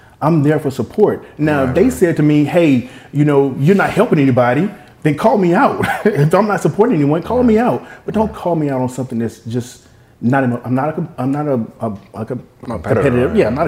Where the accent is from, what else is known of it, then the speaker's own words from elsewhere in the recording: Mississippi, United States; I'm from Mississippi, and that's basically where we're at because we're poor.